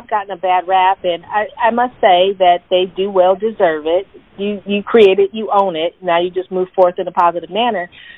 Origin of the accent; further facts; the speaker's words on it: California, United States; I can't get to my home state, Northern California, Silicon Valley, born and raised.